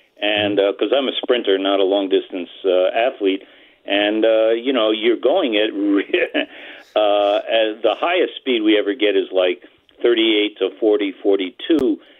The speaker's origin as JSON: {"language": "English", "region": "New Mexico", "country": "United States", "said": "I have a perfect example in my home state of New Mexico"}